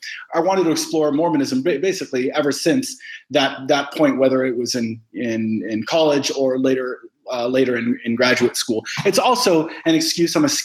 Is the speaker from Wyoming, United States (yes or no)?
yes; Casper, Wyoming, United States; born there; So I grew up, actually, I was born in Casper, Wyoming.